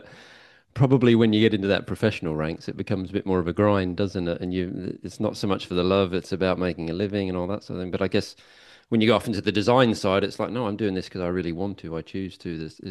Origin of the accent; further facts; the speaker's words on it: Adelaide, South Australia, Australia; I mean, I'm Adelaide boy.